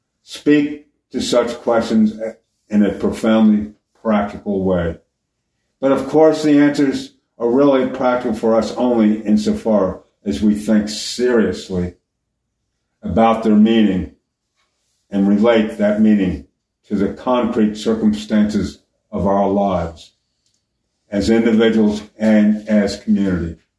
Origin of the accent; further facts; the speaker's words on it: Philadelphia, Pennsylvania, United States; born there; I was born in Philadelphia, and he had a den, with books and everything